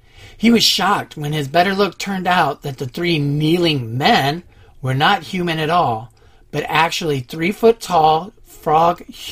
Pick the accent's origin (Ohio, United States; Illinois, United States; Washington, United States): Ohio, United States; This actual episode, before we get started, is a little personal for me because I'm also from Ohio.